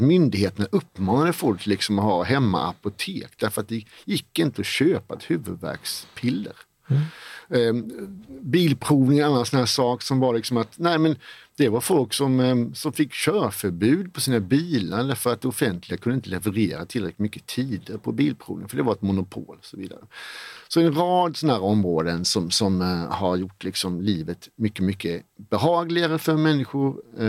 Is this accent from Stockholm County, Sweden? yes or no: no; Blekinge, Sweden; Jag är från Blekinge.